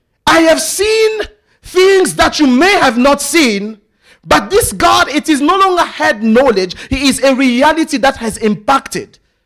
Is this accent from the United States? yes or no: no; France; accent: French; English is a second language; That I choose not to pronounce because my very French accent betrays me.